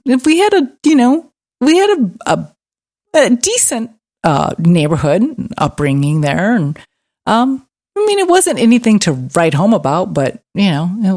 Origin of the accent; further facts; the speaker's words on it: Hammond, Indiana, United States; I lived next door to Gary, Indiana. I grew up in Hammond, Indiana. They used to call it Hessville.